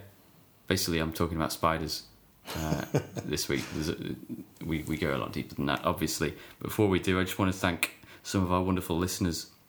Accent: North West England, United Kingdom; accent: Scouse; And my accent probably shifted. I was probably a bit more Scouse then, a bit more Liverpoolian.

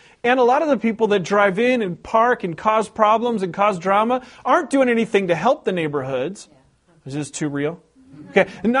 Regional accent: West Coast, United States; Just because I'm from the West Coast, don't think I'm blind to that.

